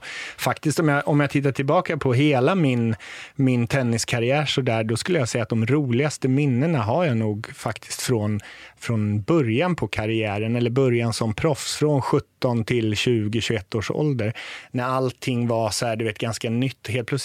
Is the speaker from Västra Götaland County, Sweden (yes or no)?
yes; Tibro, Västra Götaland County, Sweden; i Tibro där jag kommer ifrån, en liten ort i Västergötland.